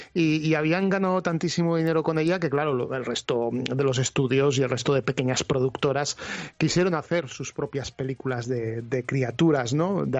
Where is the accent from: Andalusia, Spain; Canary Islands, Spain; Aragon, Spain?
Aragon, Spain; Zaragoza; Soy de Zaragoza.